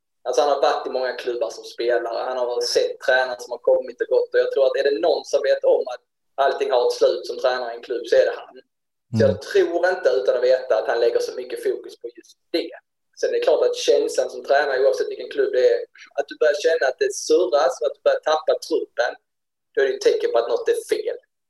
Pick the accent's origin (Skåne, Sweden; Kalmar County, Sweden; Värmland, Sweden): Skåne, Sweden; Helsingborg; Så det är klart att Malmö vinner som Helsingborgare, det är aldrig roligt.